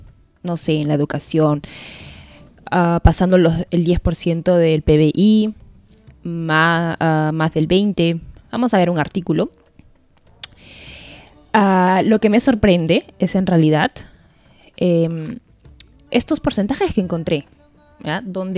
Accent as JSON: {"language": "Spanish", "country": "Peru", "said": "siendo peruana"}